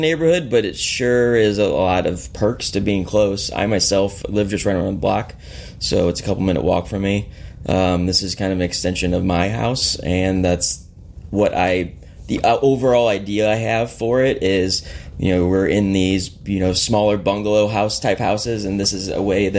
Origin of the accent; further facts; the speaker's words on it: St. Charles, Missouri, United States; I grew up in St. Charles, went to Mizzou, and after college moved into this neighborhood.